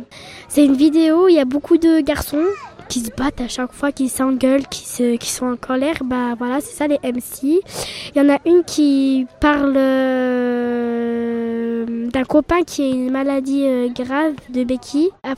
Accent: Voiron, Auvergne-Rhône-Alpes, France; born there; Parce que je suis née ici à Voiron

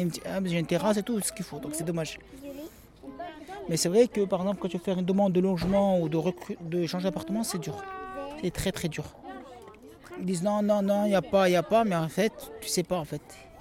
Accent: Fontaine, Auvergne-Rhône-Alpes, France; J'ai grandi sur Fontaine depuis que je suis petit. C'est une ville comme tout le monde. C'est une petite ville où il y a des activités, on peut jouer, on a l'espace.

